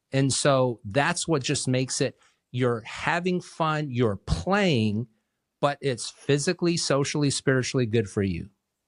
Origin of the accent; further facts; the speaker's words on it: Hawaii, United States; And my wife and I grew up in Hawaii.